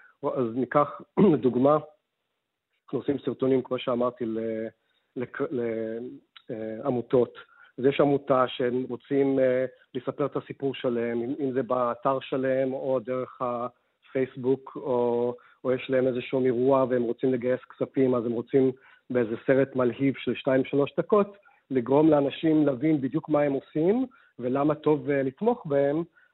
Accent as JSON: {"language": "Hebrew", "region": "London", "country": "United Kingdom", "tie": "born or raised there", "accent": "British", "lives_now": "United States", "said": "נולדתי וגדלתי בלונדון, ההורים שלי ישראלים מחיפה, וגדלנו עם קשר מאוד חזק והדוק לישראל."}